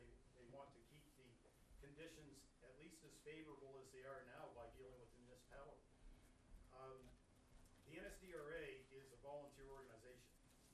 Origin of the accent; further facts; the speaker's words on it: Milton, Nova Scotia, Canada; now in Lower Sackville, Canada; I live at 106 Skyridge Avenue, Lower Sackville, Nova Scotia. I was born and raised in Milton. I still have strong ties to this area.